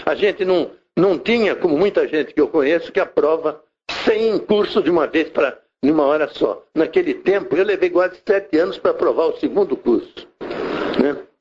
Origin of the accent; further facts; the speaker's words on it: Santa Catarina, Brazil; E sou catarinense.